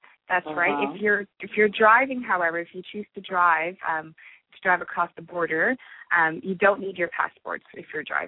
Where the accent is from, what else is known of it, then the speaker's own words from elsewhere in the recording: New York, United States; So I grew up in New York, so coming from New York to Ottawa, it's a little bit of an eye-opener.